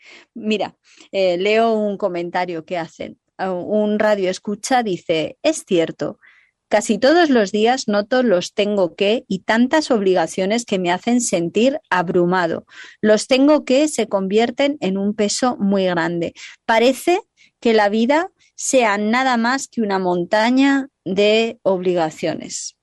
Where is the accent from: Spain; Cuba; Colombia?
Spain; Castile and León; Matamala a Matapeor, que son dos pueblos en la provincia de Segovia, que decimos, de donde yo vengo